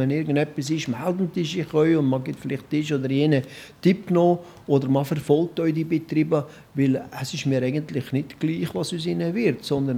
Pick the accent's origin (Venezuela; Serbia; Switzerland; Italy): Switzerland; Valais; Das ist einfach ein typisches Walliser Geschlecht aus ASV, wo ich aufgewachsen bin.